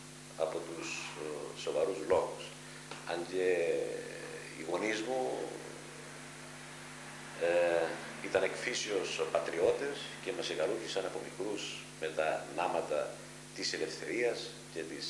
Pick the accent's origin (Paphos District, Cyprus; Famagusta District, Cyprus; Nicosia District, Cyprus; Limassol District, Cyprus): Famagusta District, Cyprus; Agia Triada; γεννήθηκα στην Αγία Τριάδα Γιαλούσας το 1939, τον Νοέμβριο.